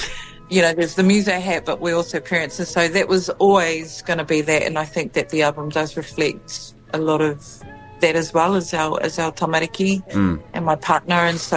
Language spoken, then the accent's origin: English; Porirua, Wellington, New Zealand; I grew up in Porirua, and we're definitely a community of Pali Māori